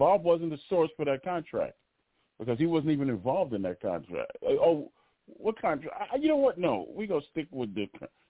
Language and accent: English; Jamaica; I'm Jamaican. Yard man, yes.